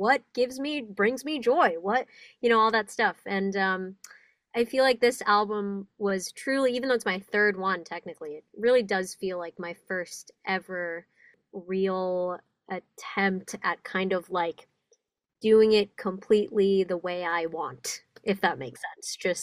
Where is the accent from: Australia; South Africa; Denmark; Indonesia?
Indonesia; English is a second language; now in United States; I moved to the States from Indonesia. I was born and raised there. I moved here in 2017, and that was like the first big uproot of my life, kind of restarting from scratch.